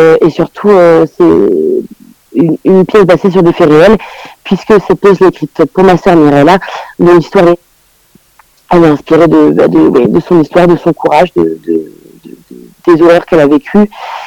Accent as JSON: {"language": "French", "region": "Auvergne-Rhône-Alpes", "country": "France", "also_born_or_lived": "Paris / Brussels", "lives_now": "Lille, France", "said": "je suis savoyarde, mais j'ai bougé mes valises à Lille maintenant."}